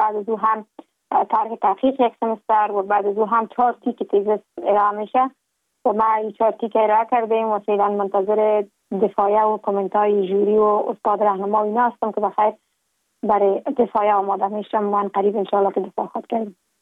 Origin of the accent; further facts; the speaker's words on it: Kabul, Afghanistan; now in Ankara, Turkey; در شهر کابل متولد شدیم، مکتب را در لیسه عالی آریانا به اتمام رساندیم، لیسانس و مستری خود از دانشکده روانشناسی دانشگاه کابل به دست آوردیم